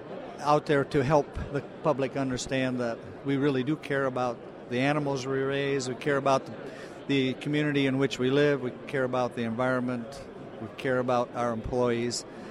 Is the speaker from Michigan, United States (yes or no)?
yes; Michigan, United States; I'm from Michigan. Farm in partnership with my brother, nephew, and son.